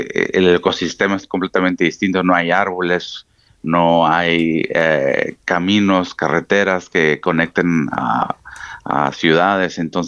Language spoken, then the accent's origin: Spanish; Mexico; now in Greenland; No. Yo soy mexicano.